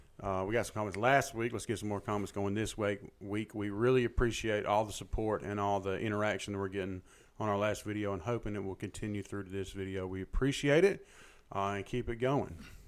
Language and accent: English; Macon, Georgia, United States; I grew up in Macon, so I just believed that those were the only two Krispy Kremes.